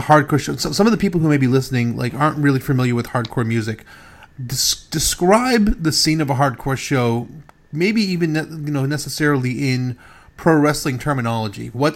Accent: Boston, Massachusetts, United States; And hardcore is a genre of music that I grew up with in Boston as well.

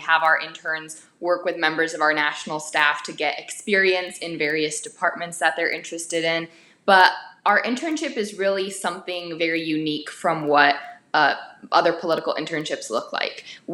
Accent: United States; My parents came to America from communist Romania, so I grew up with a very acute understanding and awareness of American exceptionalism, that I was blessed to be an American

